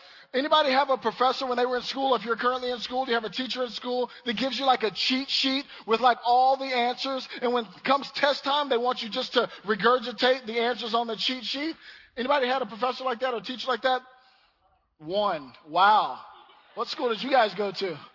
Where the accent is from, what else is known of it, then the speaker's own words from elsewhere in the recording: the South, United States; I'm from the South.